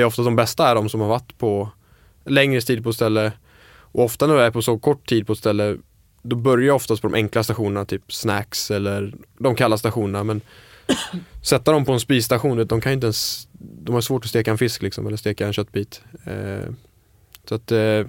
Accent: Falkenberg, Halland County, Sweden; Jag är från Falkenberg.

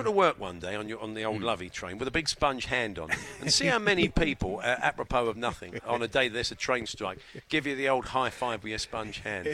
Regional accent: United Kingdom; We're British, we don't get on.

